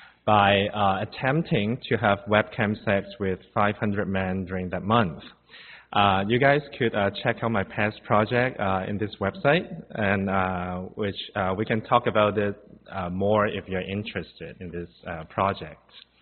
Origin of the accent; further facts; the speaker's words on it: Hong Kong; and I'm from Hong Kong, and I'm an artist and a curator